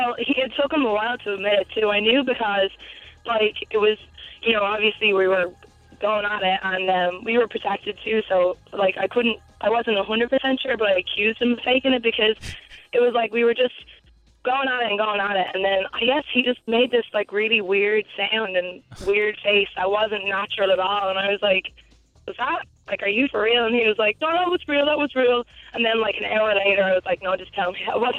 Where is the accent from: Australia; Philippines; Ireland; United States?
Ireland; Dublin, Leinster; I'm from Dublin.